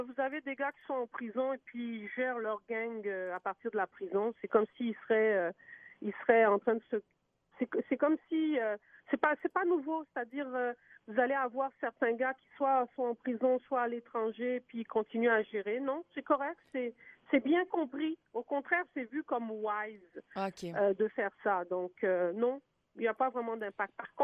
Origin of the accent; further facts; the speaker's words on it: Quebec, Canada; Chez nous, au Québec, OK?